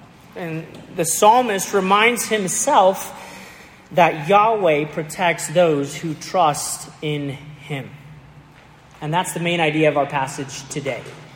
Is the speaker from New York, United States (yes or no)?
no; Aurora, Colorado, United States; I grew up in Colorado, and so mountains are just part of my love. I grew up in Aurora, Colorado, and so every day I could kind of look up and see the whole mountain range.